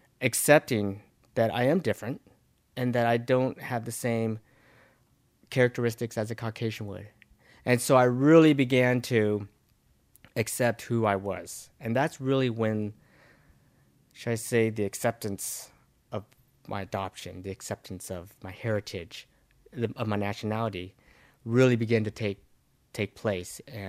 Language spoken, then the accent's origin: English; Ashland, United States; But growing up in Ashland, as a kid, there was a lot for me to do.